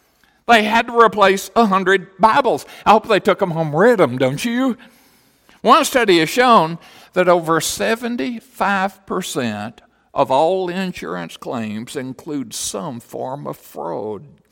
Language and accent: English; Tennessee, United States; As most of you know, my hometown was a coal mining town for just short of 150 years. Grandpa used to say in the 1920s, he said, "You farmed, you coal mined, you bootlegged whiskey, or you starved to death." He said those were your only four career occupations in the Sequatchie Valley at the time.